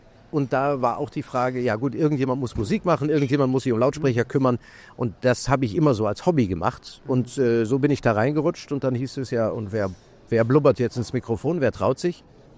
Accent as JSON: {"language": "German", "country": "Luxembourg", "first_language": "Luxembourgish", "second_language": "German", "said": "Ich spreche Luxemburgisch, unsere Heimatsprache. Ja. Das ist in unserem Elternhaus, also wir sind seit vielen Generationen sind wir Luxemburger und da ist auch Luxemburgisch nach wie vor die Sprache. Deutsch und Französisch habe ich in der Grundschule gelernt und dann kam Englisch dazu"}